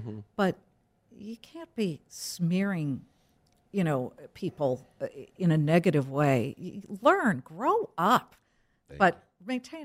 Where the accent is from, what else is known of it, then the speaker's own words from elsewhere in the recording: California, United States; Warren, I am so laid back as a mother. Like, am I doing the wrong thing? I'm too Californian.